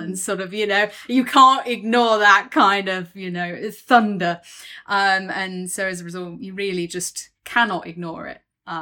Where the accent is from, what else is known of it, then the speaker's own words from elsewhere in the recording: Lincoln, East Midlands, United Kingdom; I'm from Lincoln originally, so from Bomber County, from Lincolnshire, and aviation is in the water there